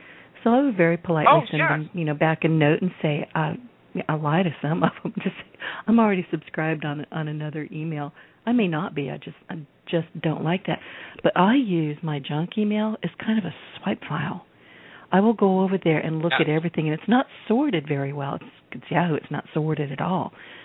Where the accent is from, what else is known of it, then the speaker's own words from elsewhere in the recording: the South, United States; I'm from the South.